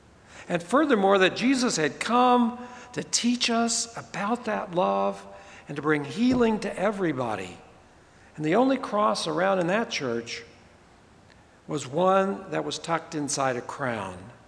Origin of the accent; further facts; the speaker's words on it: Tulsa, Oklahoma, United States; also born or lived in Guthrie; I was born in Guthrie, Oklahoma, a little town right in the middle of the state. But I grew up in the big city of Tulsa, which is in the northeastern part of the state